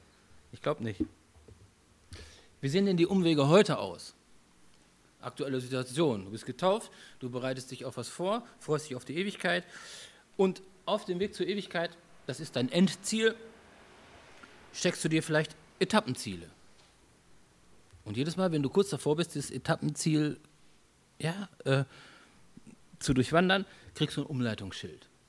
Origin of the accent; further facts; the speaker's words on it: Bad Salzuflen, North Rhine-Westphalia, Germany; auf dem Rückweg nach Hause, also nach Ostwestfalen, wo ich herkomme, aus Bad Salzuflen